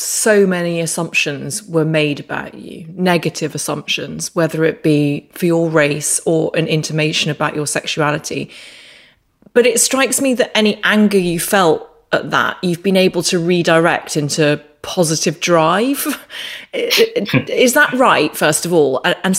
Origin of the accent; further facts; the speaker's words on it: Northern Ireland, United Kingdom; I told you that I grew up in Northern Ireland.